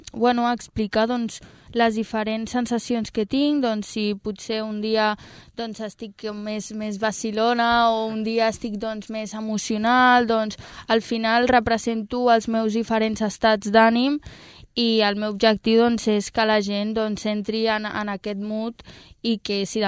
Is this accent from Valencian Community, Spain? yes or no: no; Sabadell, Catalonia, Spain; és d'on soc i d'on vinc, no? D'un barri dels Marinals, aquí de Sabadell.